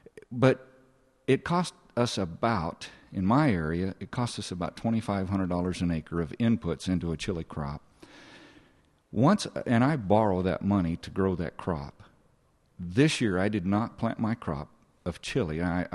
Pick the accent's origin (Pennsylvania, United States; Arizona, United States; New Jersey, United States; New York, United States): Arizona, United States; 1986, I'm a native Arizona.